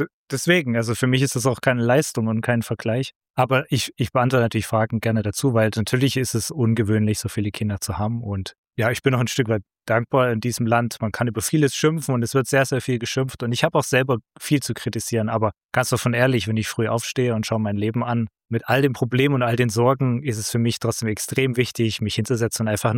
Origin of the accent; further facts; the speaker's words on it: Saxony, Germany; ich komme aus dem Großraum Dresden. Ich habe noch die letzten sechs Jahre DDR miterlebt. Und dann, als ich 1990 bin ich genau eingeschult worden, wo gerade Wiedervereinigung war. Und wir sind in sehr, sehr, sehr einfachen Verhältnissen aufgewachsen.